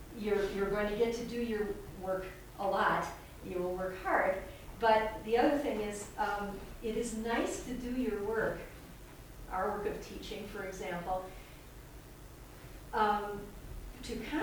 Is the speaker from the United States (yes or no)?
yes; United States; Growing up in America, we're very hesitant about the idea of I mustn't impose my beliefs on anybody else